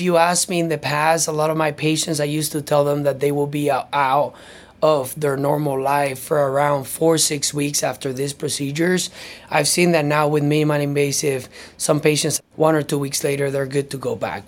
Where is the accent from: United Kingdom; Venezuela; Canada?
Venezuela; moved away as an adult; now in United States; I'm originally from Venezuela. I did my dental school there. Then I had some training in Colombia.